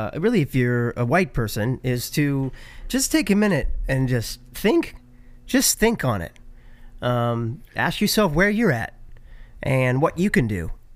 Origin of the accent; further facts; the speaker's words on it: Missouri, United States; growing up in Missouri, there was a lot of it.